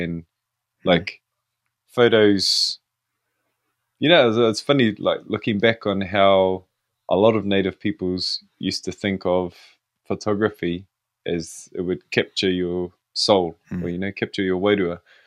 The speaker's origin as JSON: {"language": "English", "country": "New Zealand", "said": "as a Māori photographer, growing up in Te Ao Māori, I want us to reclaim our storytelling"}